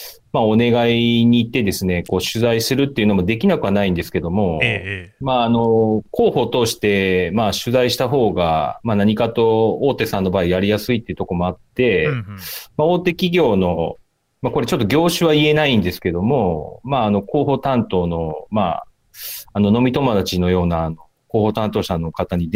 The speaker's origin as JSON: {"language": "Japanese", "region": "Osaka", "country": "Japan", "said": "私と同じ大阪出身の"}